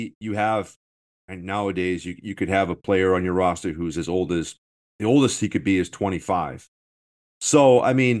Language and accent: English; Boston, Massachusetts, United States; And I'm from Boston. I don't know if you can pick that up yet